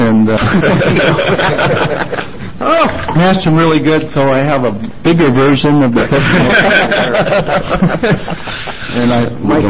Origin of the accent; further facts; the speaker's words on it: Klamath Falls, Oregon, United States; from Klamath Falls, Oregon, and I'm employed by Higher Calling Public Affairs.